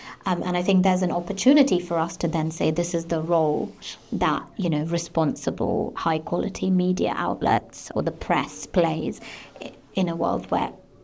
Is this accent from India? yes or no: yes; India; And as I said, I didn't grow up here. I grew up in a very different, I grew up in India.